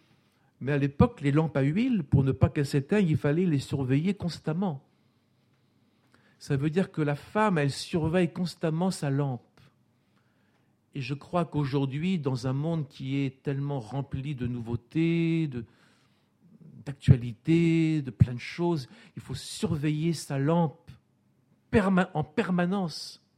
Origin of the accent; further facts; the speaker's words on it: France; c'est un mot qu'on n'emploie jamais chez nous en France.